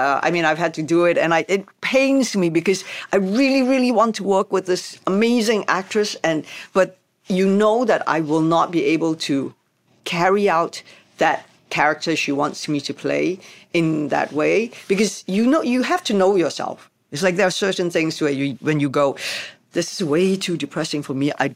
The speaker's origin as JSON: {"language": "English", "country": "Hong Kong", "said": "we come from Hong Kong."}